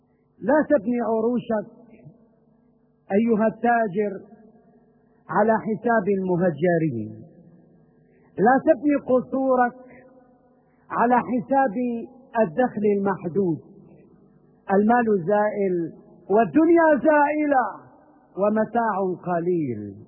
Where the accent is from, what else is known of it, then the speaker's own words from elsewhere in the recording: Syria; إنه يليق بنا كسوريين، وهكذا نحن السوريين